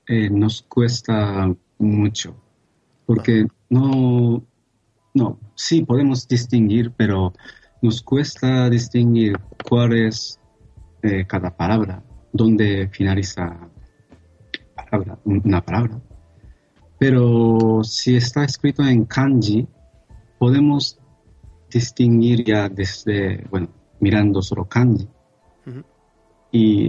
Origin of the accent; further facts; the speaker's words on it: Japan; Spanish is a second language; como soy, bueno, japonés. Pero no sé si es la manera igual que la gente de aquí le interesa.